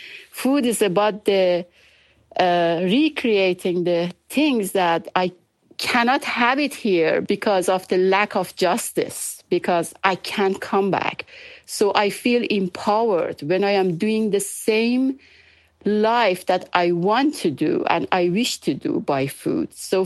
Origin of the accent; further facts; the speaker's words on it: East Azerbaijan, Iran; English is a second language; because we are from Azerbaijan, Iran.